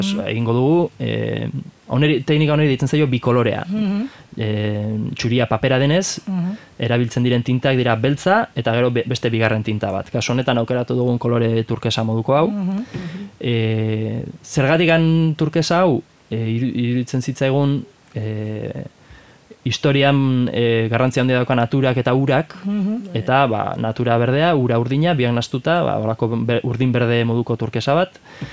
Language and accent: Basque; Irun, Basque Country, Spain; Ni irundarra naiz